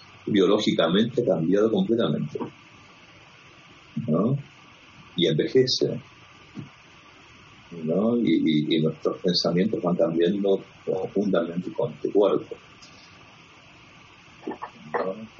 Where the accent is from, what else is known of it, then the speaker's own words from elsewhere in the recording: Argentina; born there; Nací en Argentina